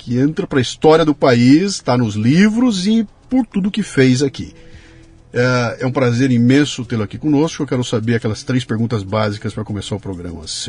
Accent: Bauru, São Paulo, Brazil; born there; Osíris é natural de Bauru, a minha terra natal.

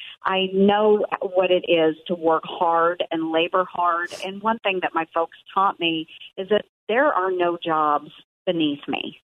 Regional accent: Iowa, United States; especially where I'm from Southwest Iowa, a very rural county. We have just a little over 10,000 folks that live in my county. Most of them will reside in the county seat there where I live in Red Oak.

